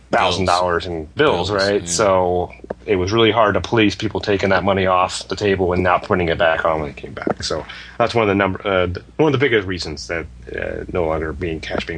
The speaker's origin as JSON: {"language": "English", "region": "Ohio", "country": "United States", "tie": "born or raised there", "said": "And this comes from Ed Rindler and of Hamilton, Ohio, my home state."}